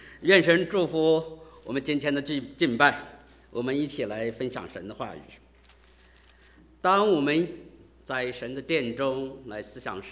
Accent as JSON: {"language": "Chinese", "country": "China", "said": "我们就出生在一个不认按照特别像我们中国人是个不认识神的世界"}